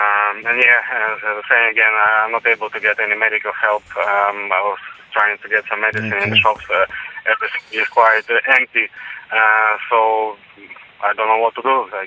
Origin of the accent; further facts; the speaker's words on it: Ukraine; English is a second language; So yeah, this is my home country. Yeah, unfortunately, this happened to Ukraine.